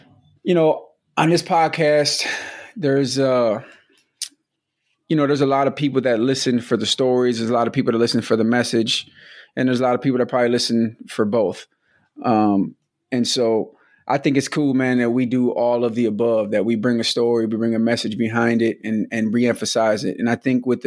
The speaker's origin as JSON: {"language": "English", "town": "Milwaukee", "region": "Wisconsin", "country": "United States", "said": "I came from Milwaukee"}